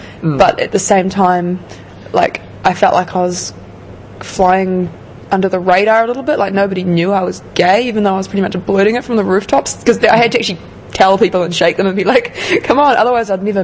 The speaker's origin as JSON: {"language": "English", "region": "Waikato", "country": "New Zealand", "tie": "born or raised there", "said": "I'm studying vet at Palmerston North in my second year. From the Waikato. Born and raised in New Zealand."}